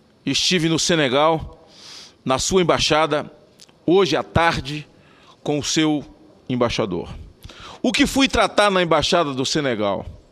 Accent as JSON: {"language": "Portuguese", "town": "Itapetinga", "region": "Bahia", "country": "Brazil", "tie": "born or raised there", "said": "em Itapetinga, no interior da Bahia, na cidade onde eu me criei."}